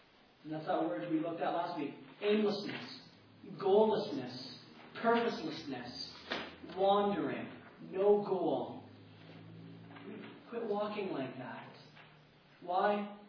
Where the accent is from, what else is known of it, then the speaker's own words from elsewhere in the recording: Canada; We're Canadian